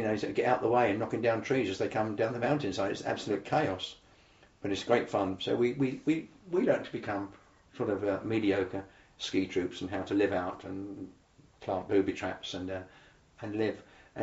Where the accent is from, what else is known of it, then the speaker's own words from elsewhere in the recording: South West England, United Kingdom; Not so the British commandos. We come from Devon. We know all about this.